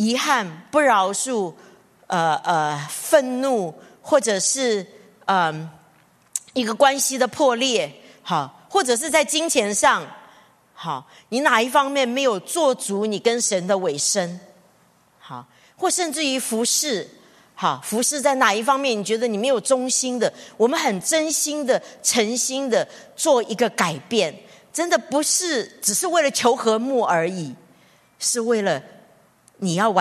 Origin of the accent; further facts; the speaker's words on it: China; 我们中国人哈，预见未来哈，接下来经济不好，我现在就少一点奉献。